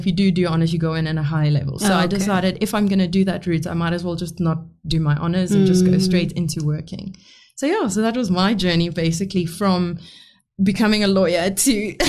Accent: Johannesburg, Gauteng, South Africa; now in Bloemfontein, South Africa; But, yeah, I'm from Johannesburg originally. My parents got divorced when I was younger. My dad stayed in Bloem. My mom moved to Johannesburg. So I did high school in Joburg.

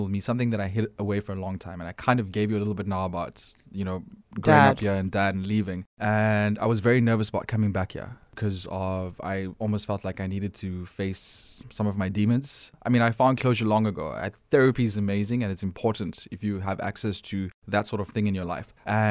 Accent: Port Elizabeth, Eastern Cape, South Africa; also born or lived in Durban; So my mom and I went to PE. And I grew up with my mom and her family there, and PE is kind of my home. But then we ended up back in Durban because my mom married someone else from here.

